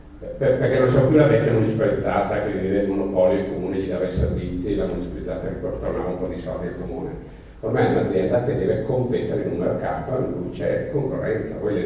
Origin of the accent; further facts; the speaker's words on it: Brescia, Lombardy, Italy; io da bresciano, cioè, mi piacerebbe che i bresciani fossero orgogliosi